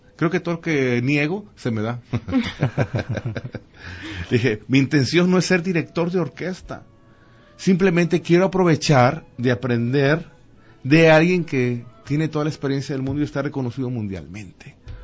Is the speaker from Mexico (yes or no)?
yes; Mexico City, Mexico; also born or lived in El Grullo; es mi pueblo, yo nací en el Grullo. Pero sin embargo, mi vida estaba en Ciudad de México, 21 años, toda mi vida.